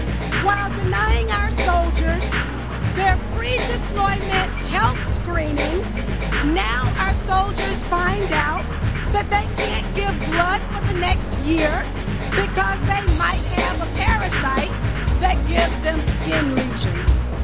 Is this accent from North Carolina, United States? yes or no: no; Georgia, United States; Fort Stewart in my home state of Georgia